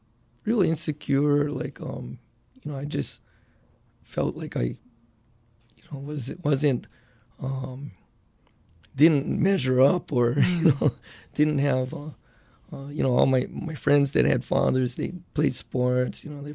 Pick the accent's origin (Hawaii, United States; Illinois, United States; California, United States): Hawaii, United States; Honolulu; I grew up in mostly around Kaimuki and the Moilili, Makali area. I lived in Kaimuki area.